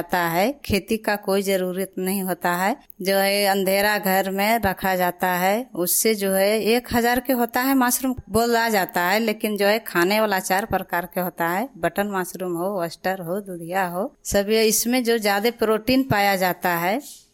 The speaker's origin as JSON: {"language": "Hindi", "town": "Tilkari", "region": "Bihar", "country": "India", "said": "घर तिलकारी, पोस्ट बिछी चचर, प्रखंड टेठिया बम्बर, जिला मुंगेर, बिहार की रहने वाली हूँ।"}